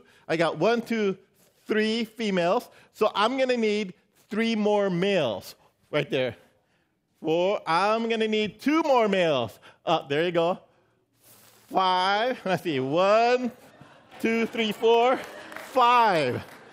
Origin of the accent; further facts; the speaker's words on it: Philippines; but I'm Filipino, and everybody is Auntie Ellen to me.